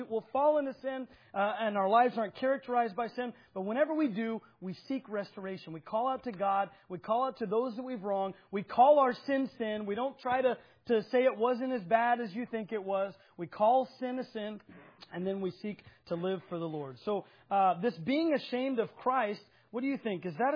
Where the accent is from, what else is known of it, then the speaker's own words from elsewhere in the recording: Oklahoma, United States; All right, yeah, I'm from Oklahoma. We don't even know, so we just make up stuff.